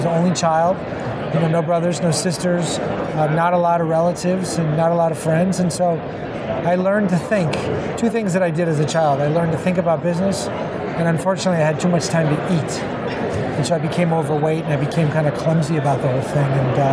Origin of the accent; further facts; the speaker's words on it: Miami, Florida, United States; Miami, Florida.